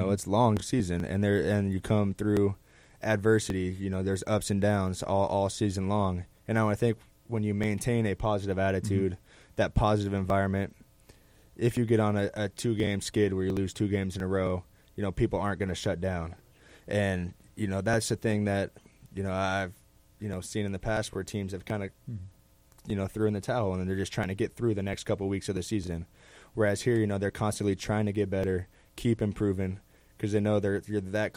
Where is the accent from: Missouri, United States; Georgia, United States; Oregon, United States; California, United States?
California, United States; San Diego; We talked with San Diego, being basically my hometown down in Southern California